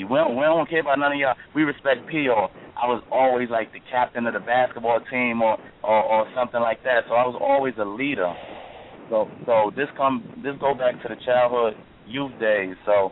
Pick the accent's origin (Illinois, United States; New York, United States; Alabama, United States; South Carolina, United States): New York, United States; Harlem; I'm from Harlem and I'm a Leo.